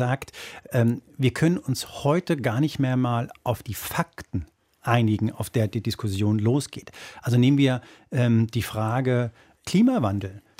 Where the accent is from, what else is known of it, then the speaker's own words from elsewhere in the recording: Spain; seit neuestem auch aus meinem Heimatland Spanien